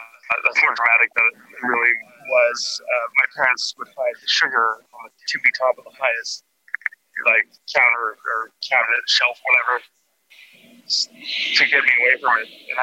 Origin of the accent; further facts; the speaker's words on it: Ukiah, California, United States; I'm from Ukiah, and one of my many nicknames, one of my nicknames from our fellows up there